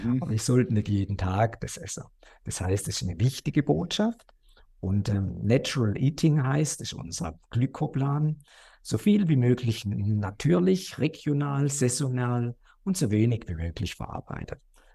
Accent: Gutach, Baden-Württemberg, Germany; Dann gibt es noch eine kleine Praxis im Schwarzwald, in Gutach, da wo ich aufgewachsen bin, da wo meine Mama noch lebt

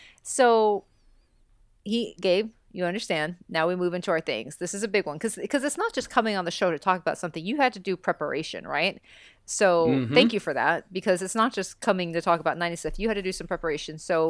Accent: Texas, United States; accent: Southern drawl; I'm slow because I'm from Texas, so I'm just a slow Southern drawl speaking kind of lady.

